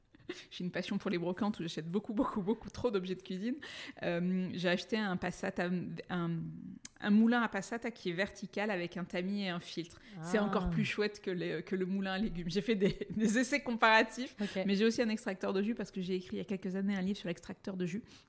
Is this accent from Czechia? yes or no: no; Istres, Provence-Alpes-Côte d'Azur, France; born there; moi je suis du Sud, je suis née à Istres, à côté de Marseille.